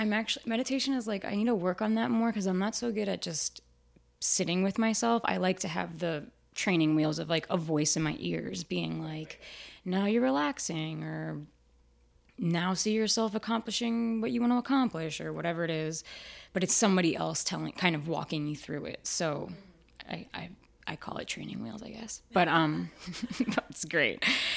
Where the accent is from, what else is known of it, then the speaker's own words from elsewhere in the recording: New Jersey, United States; Oh, I grew up near Asbury Park.